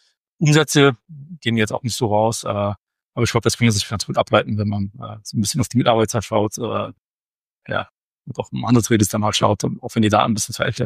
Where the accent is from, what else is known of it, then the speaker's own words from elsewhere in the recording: Cologne, North Rhine-Westphalia, Germany; born there; Ich bin gebürtiger Kölner, vom Hintergrund her Informatiker.